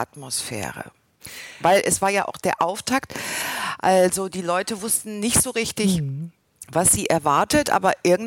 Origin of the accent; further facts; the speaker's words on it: Halle, Saxony-Anhalt, Germany; born there; Halle ist mein Geburtsort, aber ich habe dort nie gelebt